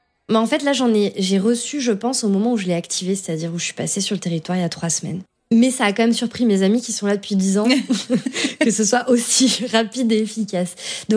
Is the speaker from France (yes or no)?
yes; France; J'ai dit « bah je suis française ».